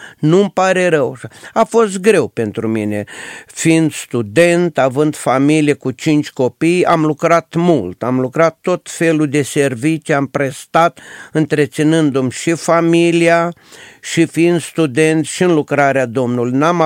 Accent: Romania; born there; moved away; Amintirile copilăriei, locul unde te-ai născut, rămân scumpe și dragi. Pot să vă spun sincer înaintea Domnului, regret, îmi pare rău că atâția ani n-am venit. De o lună de zile sunt aici în România

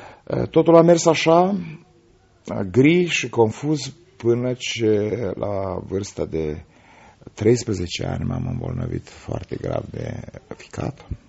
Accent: Bilca, Suceava County, Romania; born there; m-am născut în localitatea Bilca, în județul Suceava, o localitate în nordul județului Suceava.

